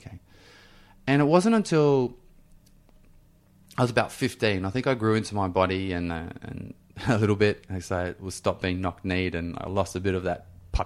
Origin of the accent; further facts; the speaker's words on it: Bathurst, New South Wales, Australia; most kids growing up in Bathurst played sport, or they went down on the other side of the tracks, you know, so to speak, with just got up to mischief like most kids would. But so I grew up in a very sporty family.